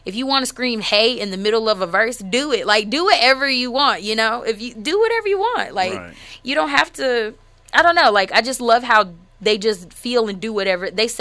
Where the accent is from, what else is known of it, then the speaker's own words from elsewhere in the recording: Huntsville, Alabama, United States; also born or lived in California; I am native to Huntsville because I was raised here. I was born in California. I've always felt like I have like a Californian spirit.